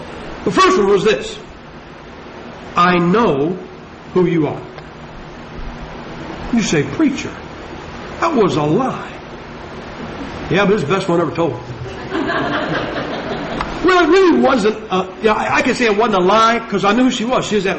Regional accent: Ohio, United States; I'm from Ohio, and I went down to Florida to Bible college. And after the first year, I came back up to Ohio

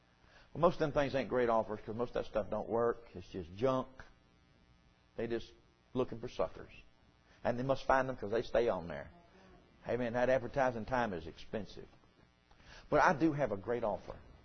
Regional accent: the South, United States; born there; And God, let me be born here. That's a blessing. I was born in the South. That's just the goodness of God. I could have been a Yankee.

